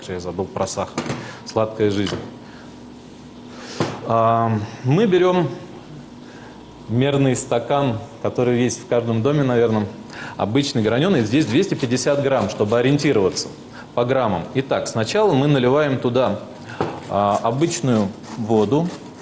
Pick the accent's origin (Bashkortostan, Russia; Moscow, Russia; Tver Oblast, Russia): Moscow, Russia; Живу здесь недалеко, я родился и вырос на Перервинской земле, можно сказать. Здесь вот буквально недалеко от монастыря